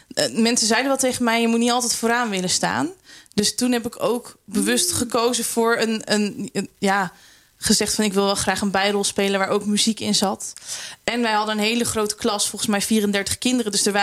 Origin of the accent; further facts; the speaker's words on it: Zeewolde, Flevoland, Netherlands; En ik ben geboren en getogen in Zeewolde. Ja. … Die hier ook meer dan 30 jaar verloskundige is geweest. Hier met veel plezier opgegroeid.